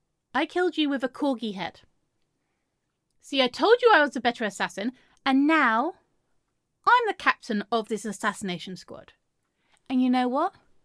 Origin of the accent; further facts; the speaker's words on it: England, United Kingdom; That's fine. I'm English.